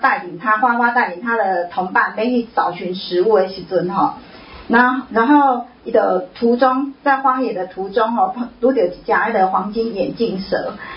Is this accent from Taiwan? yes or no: yes; Taiwan; 就是现在就是要我们台湾人哈来做一个觉醒